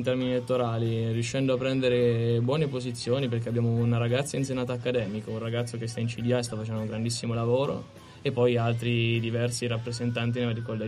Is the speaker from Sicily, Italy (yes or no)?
no; Perugia, Umbria, Italy; vengo da Perugia in Umbria, per chi non lo sapesse, non lo sa nessuno, dove fanno i cioccolatini, i Baci Perugina.